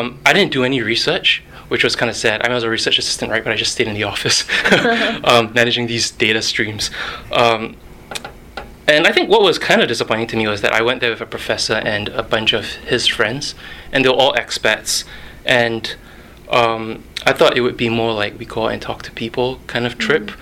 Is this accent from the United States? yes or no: no; Singapore; originally from Singapore. I said all this already. So I grew up in Singapore. I'm of Chinese descent. I was forced to learn Chinese for 12 years. Hated it. I think I learned Indonesian to kind of run away from it.